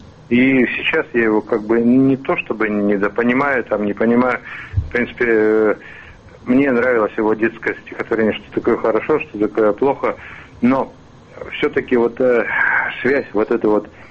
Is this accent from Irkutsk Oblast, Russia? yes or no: yes; Irkutsk, Irkutsk Oblast, Russia; Я из Иркутска, да.